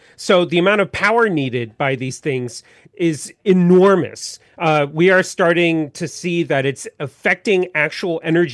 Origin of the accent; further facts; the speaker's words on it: California, United States; So I am originally from California.